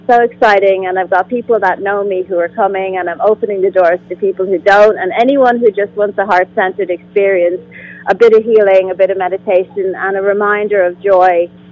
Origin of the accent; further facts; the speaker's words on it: Ireland; I'm from Ireland.